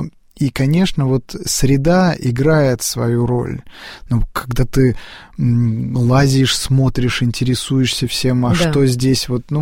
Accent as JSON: {"language": "Russian", "region": "Moscow", "country": "Russia", "tie": "born or raised there", "said": "я коренной москвич, родился на Красносельской, Нижней Красносельской улице"}